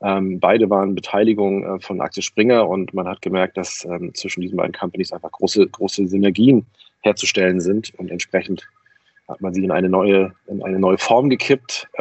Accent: Kiel, Schleswig-Holstein, Germany; now in Berlin, Germany; Ich komme aus Kiel, bin aber schon seit 2002 in Berlin und habe hier meinen Lebensmittelpunkt, sag ich mal.

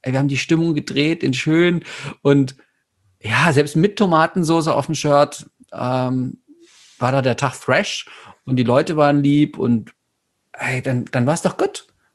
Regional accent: Saxony, Germany; ich bin ja aus Sachsen.

